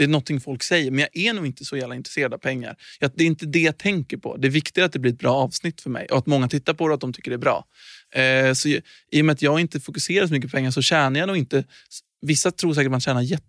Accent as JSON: {"language": "Swedish", "region": "Stockholm County", "country": "Sweden", "tie": "born or raised there", "said": "Norr så Södermalm, fast en liten stad. 40 kilometer från Stockholm. Så där växte jag upp."}